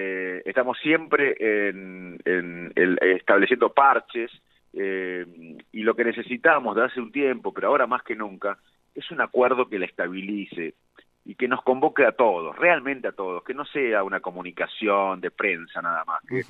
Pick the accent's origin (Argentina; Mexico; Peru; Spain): Argentina; Y además, Marcelo, somos más que esto. Somos la Argentina de los Favaloro, somos la Argentina de los Sarmiento y Avellaneda